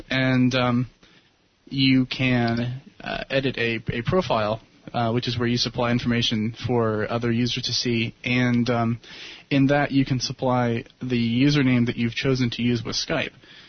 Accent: Arkansas, United States; from Arkansas.

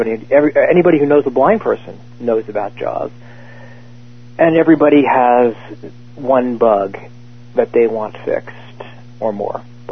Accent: New Jersey, United States; Well, I grew up in New Jersey. I'm in my mid-40s.

